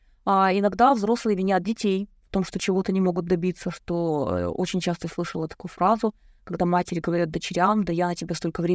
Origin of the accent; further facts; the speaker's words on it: Russia; Я родилась на Байкале, и, в принципе, для нас это была некая часть жизни.